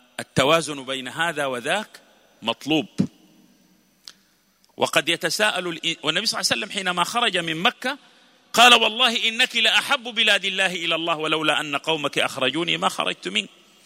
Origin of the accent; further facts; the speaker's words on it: Sudan; أنا سوداني وأنا عربي وأنا إفريقي وأنا مسلم